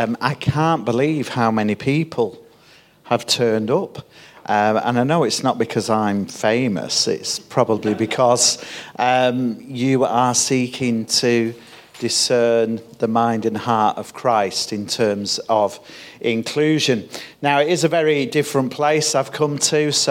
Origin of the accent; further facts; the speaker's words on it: Heywood, North West England, United Kingdom; I'm from Haywood in North Manchester.